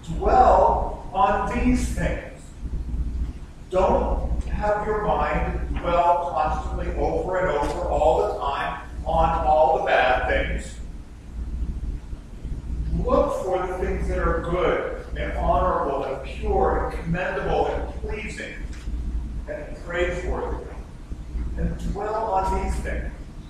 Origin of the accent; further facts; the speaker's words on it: Pittsburgh, Pennsylvania, United States; because he was from Pittsburgh, and I'm from Pittsburgh.